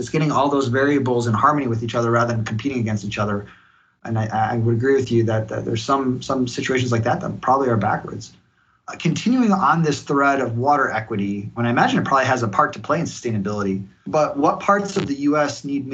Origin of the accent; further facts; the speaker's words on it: Germany; now in United States; And in Germany, my home country, they focus more on almost like a modular design